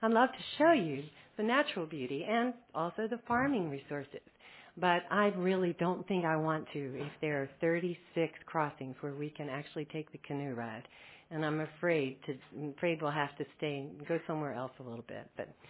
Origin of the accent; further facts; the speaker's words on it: Mount Sydney, Virginia, United States; from Mount Sydney in Aug